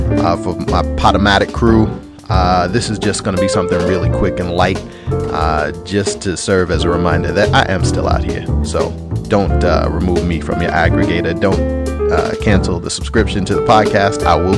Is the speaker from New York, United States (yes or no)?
yes; New York, United States; You know, I'm a New Yorker till I do or die, fam.